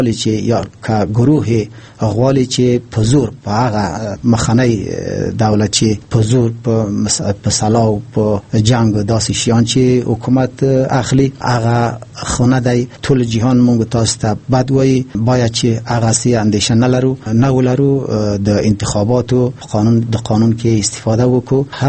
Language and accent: Pashto; Afghanistan; born there; زه د افغانستان په خاوره کې زیږیدلی یم، په دغه خاوره کې ژوند مې تیر کړی ده.